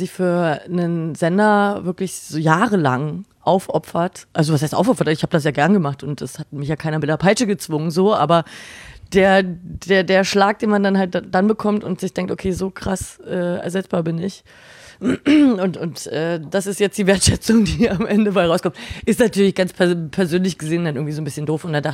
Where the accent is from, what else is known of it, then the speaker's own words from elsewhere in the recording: Nuremberg, Bavaria, Germany; now in Berlin, Germany; Ich bin ja aus Nürnberg nach Berlin gegangen